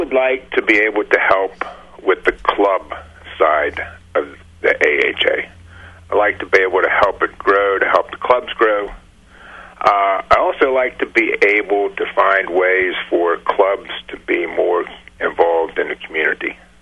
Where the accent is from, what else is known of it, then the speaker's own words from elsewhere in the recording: Pittsburgh, Pennsylvania, United States; You know, I'm from Pittsburgh, so there's not a whole lot of excitement here.